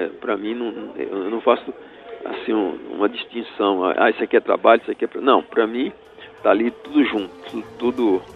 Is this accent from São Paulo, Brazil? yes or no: no; Barreiras, Bahia, Brazil; born there; vem do interior da Bahia, lá de Barreiras, onde eu nasci